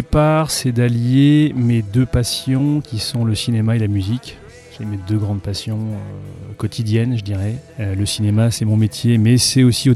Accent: Lille, Hauts-de-France, France; also born or lived in Paris; j'ai habité à Lille. Moi, je viens de Lille en fait à la base. Enfin, je suis pas né à Lille, mais j'y ai vécu toute ma vie, à part les quelques années de début de ma carrière à Paris

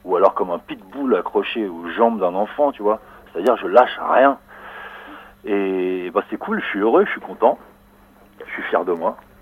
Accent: Paris, Île-de-France, France; now in Montreuil, France; Je viens de Paris, maintenant j'habite à Montreuil

